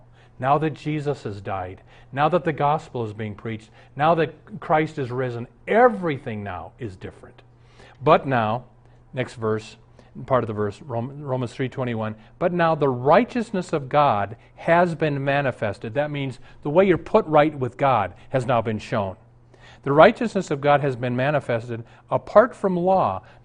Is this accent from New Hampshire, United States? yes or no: no; Omaha, Nebraska, United States; now in Minneapolis, United States; I'm up here in Minneapolis. I'm from Omaha.